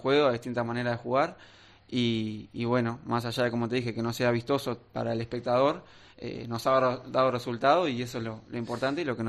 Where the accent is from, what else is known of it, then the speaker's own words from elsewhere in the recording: Uruguay; Bueno, ilusionado, creo que como todo uruguayo